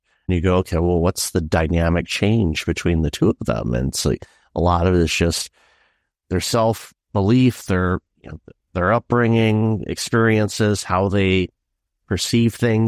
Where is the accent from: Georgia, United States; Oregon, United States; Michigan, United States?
Michigan, United States; Detroit; also born or lived in Chicago; And, you know, I grew up in Detroit and worked and lived in Chicago for 6 years.